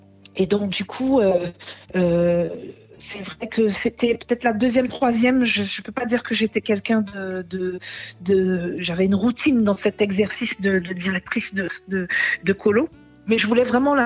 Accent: Guadeloupe, France; now in Paris, France; Je suis originaire de l'île de la Guadeloupe et je vis actuellement sur Paris.

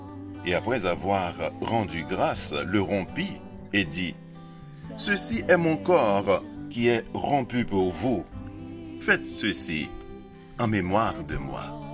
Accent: Haiti; born there; dans mon pays d'origine, mon pays natal qui est Haïti.

